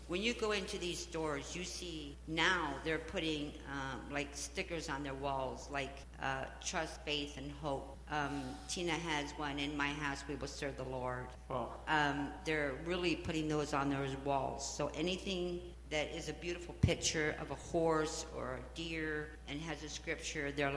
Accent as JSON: {"language": "English", "region": "Ohio", "country": "United States", "tie": "born or raised there", "said": "Hi, I'm from Geauga County, which is up by Cleveland, like southeast of Cleveland. I just know for a fact, born and raised there, Amish."}